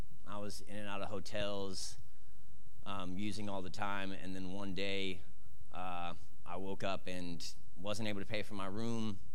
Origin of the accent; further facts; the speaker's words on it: Missouri, United States; also born or lived in Kansas; I was born in Kansas. I was raised in Missouri.